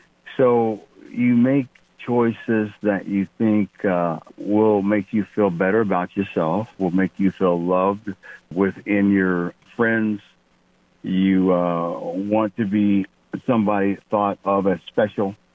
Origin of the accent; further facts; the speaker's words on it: Cincinnati, Ohio, United States; I grew up in Cincinnati, as you said, and my dream was to play professional football.